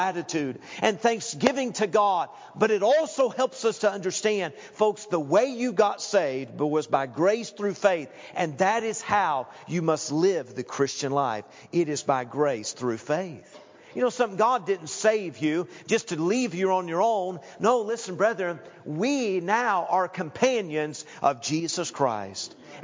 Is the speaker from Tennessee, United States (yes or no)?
yes; Knoxville, Tennessee, United States; I grew up in Knoxville, Tennessee, as most of you know, and I grew up in what's called the Bible Belt.